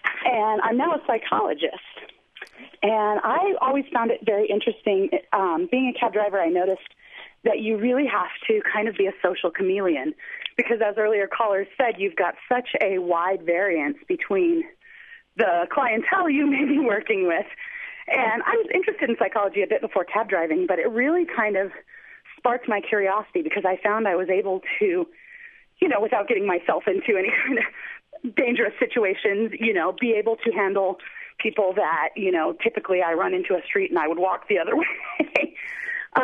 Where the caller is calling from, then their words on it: Phoenix, Arizona, United States; I'm calling from Phoenix, but I drove cabs in an area called Flagstaff, which is in northern Arizona.